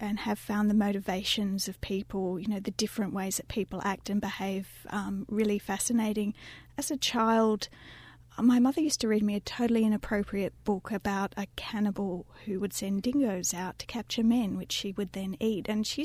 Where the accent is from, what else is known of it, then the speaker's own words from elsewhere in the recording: Moss Vale, New South Wales, Australia; I grew up in Moss Vale, which is just outside of Sydney.